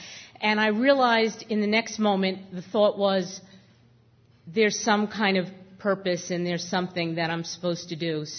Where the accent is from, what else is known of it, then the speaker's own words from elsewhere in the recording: Queens, New York, United States; I grew up in Queens